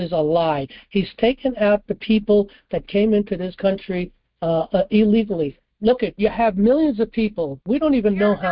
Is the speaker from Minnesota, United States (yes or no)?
no; New York City, New York, United States; First of all, I know Trump going way back because I come from New York City.